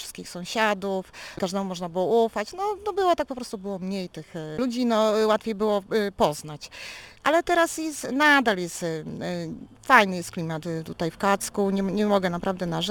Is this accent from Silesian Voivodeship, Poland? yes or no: no; Wielki Kack, Pomeranian Voivodeship, Poland; No ja tu mieszkam praktycznie od urodzenia i praktycznie całe życie, tam z krótką przerwą, no wiadomo po ślubie, no to myślałam stanąć na swoje nogi, ale jednak zatoczyłam koło i tak wróciłam do Wielkiego Kacka. Mieszka mi się tu dobrze